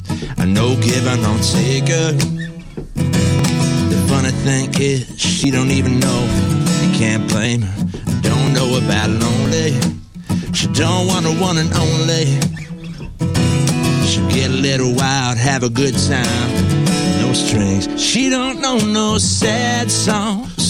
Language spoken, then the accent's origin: English; Australia; I guess as an Australian country artist, that's kind of the goal, to win one of those golden guitars.